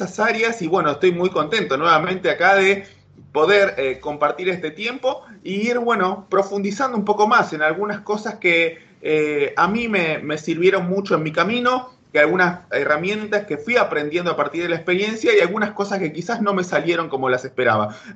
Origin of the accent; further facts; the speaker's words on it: Chubut, Argentina; born there; now in Buenos Aires, Argentina; en principio yo ahora estoy en Buenos Aires, Argentina. Yo nací en la provincia de Chubut, en la ciudad de Puerto Madryn, en una ciudad muy linda, costera, del sur de todo el planeta, ¿no? Pero del sur de la Argentina en particular.